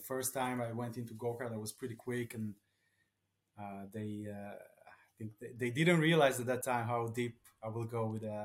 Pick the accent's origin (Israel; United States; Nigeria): Israel; Yeah, so basically you started with my childhood, but when I grew up here in Israel, we had zero motorsports, like none.